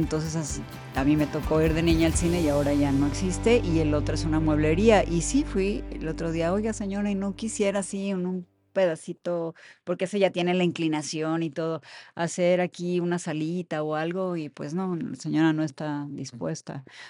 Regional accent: Mascota, Jalisco, Mexico; cuando había muchas salas pequeñitas en mi pueblo, en Mascota, había dos cines

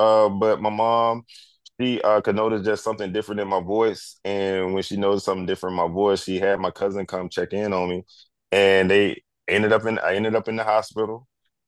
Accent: North Carolina, United States; I grew up in North Carolina, so I grew up in the South. Was raised at a in a place where it was a very small town.

